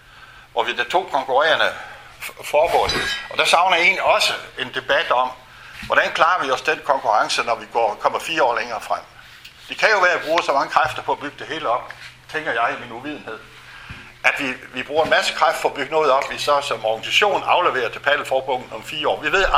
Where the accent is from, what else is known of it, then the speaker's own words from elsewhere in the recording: Jutland, Denmark; now in Copenhagen, Denmark; jeg er helt sikker på, at som jyde, der har boet i København for længe, at jeg udtaler det forkert.